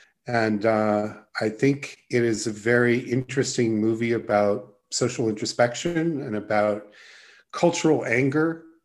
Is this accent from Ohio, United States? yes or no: no; Chapel Hill, North Carolina, United States; I'm from Chapel Hill.